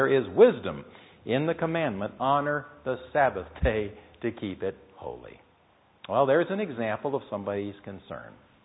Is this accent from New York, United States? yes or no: no; California, United States; And here's an example of that in a letter to the editor of my hometown newspaper back in California.